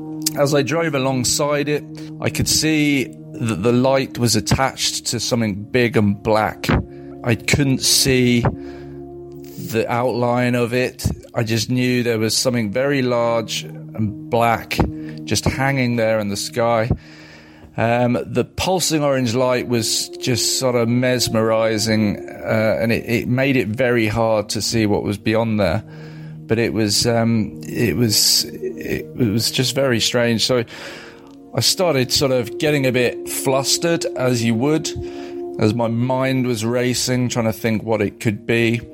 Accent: South East England, United Kingdom; the little village that I grew up in Surrey.

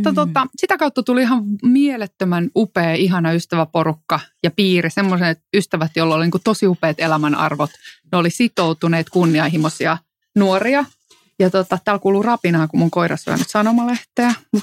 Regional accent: Helsinki, Uusimaa, Finland; Mutta mä oon kasvanut sitten pääosin kuitenkin Helsingissä ja ennen kaikkea Itä-Helsingissä.

